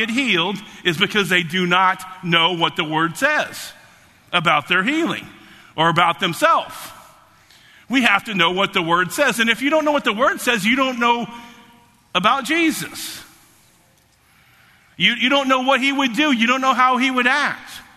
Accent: Dallas, Texas, United States; we're originally from Dallas, Texas, and his death happened in Dallas

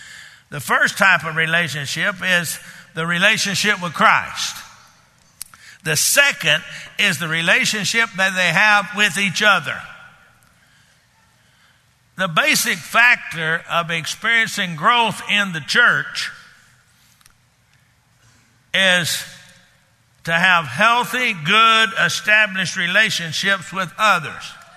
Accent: Texas, United States; I grew up in Texas, and they like to keep all the herd of cows together, because those wolves out there in West Texas

